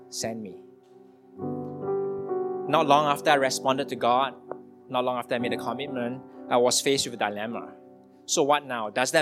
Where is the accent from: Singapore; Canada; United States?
Singapore; I was born and raised in Singapore.